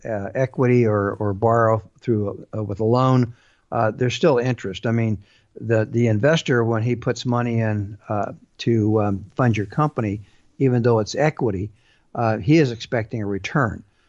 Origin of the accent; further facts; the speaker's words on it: California, United States; I can remember years ago when I would travel from my hometown in Southern California to my school in Provo, Utah